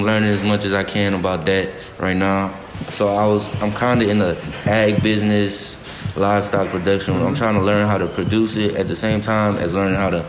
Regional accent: Louisiana, United States; I'm from Southern Louisiana, so I like soul food.

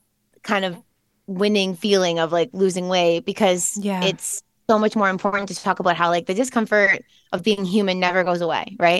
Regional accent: Canada; I am a Canadian girl like you.

